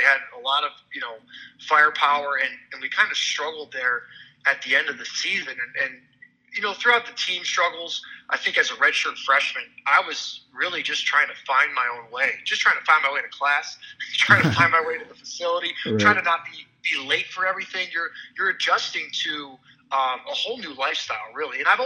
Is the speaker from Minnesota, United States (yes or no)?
no; Ohio, United States; for me, growing up in Ohio, I'd grown up watching the Big Ten, and that was, you know, kind of what was always on the TV on Saturday morning. Obviously, I grew up as an Ohio State fan, rooting for the home squad